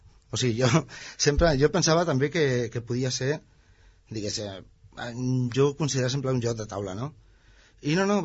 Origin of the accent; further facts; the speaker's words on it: Ripollet, Catalonia, Spain; jo que sóc de Ripollet en canvi, no